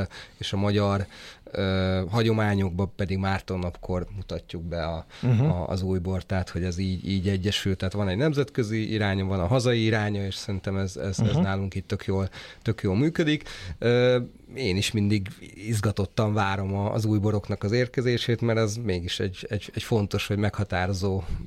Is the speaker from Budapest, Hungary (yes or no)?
yes; Budapest, Hungary; born there; now in Badacsony, Hungary; Én Budapesten.